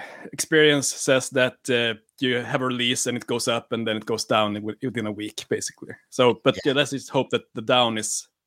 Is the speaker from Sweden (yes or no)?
yes; Sweden; English is a second language; And I remember when I heard the first Swedish metal band writing in Swedish, it was a band from my hometown called